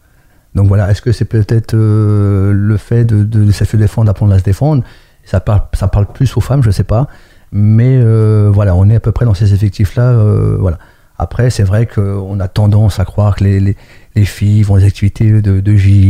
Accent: Mantes-la-Jolie, Île-de-France, France; moi, je suis originaire de Mantes-la-Jolie, de l'ASM, avec M. Michel Millerot à l'époque.

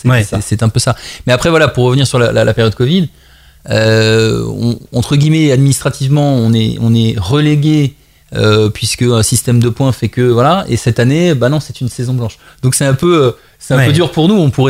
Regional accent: Paris, Île-de-France, France; Alors moi je suis parisien, donc ça me va bien.

